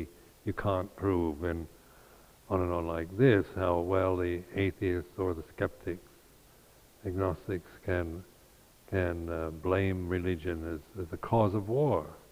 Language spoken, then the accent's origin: English; United States; having a skeptical mind and being American, you can be quite opinionated, as I was.